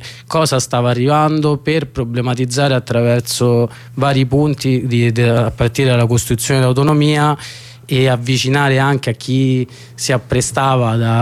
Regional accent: Rome, Lazio, Italy; Noi io che sono di Roma, a volte è difficile pensarsi fuori dalla città

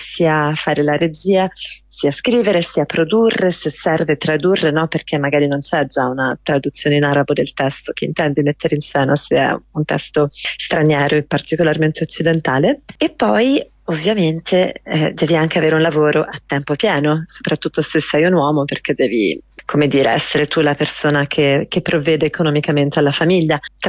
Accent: Gaza, Gaza Strip, Palestine; Sono nato palestinese a Gaza, non l'ho scelto. Sono cresciuto in una grande famiglia povera

